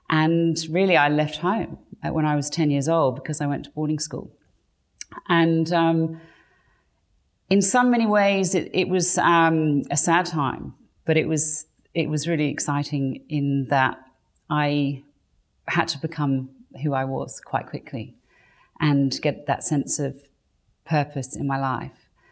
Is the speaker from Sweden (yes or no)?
no; England, United Kingdom; I grew up in England, so that's where I was born, to English parents, and I had, an idyllic first probably 8 or 9 years of my life, living in the countryside.